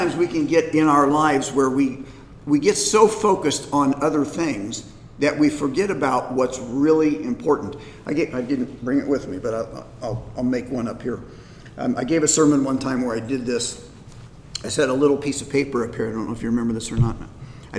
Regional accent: Indiana, United States; I grew up in Indiana. Indiana was big basketball.

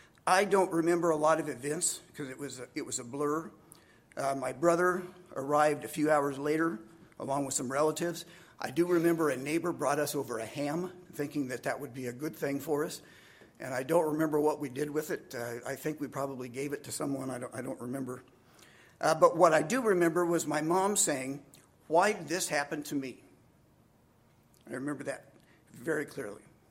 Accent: Crawfordsville, Indiana, United States; I was growing up in Crawfordsville, Indiana, and I was 14 years old.

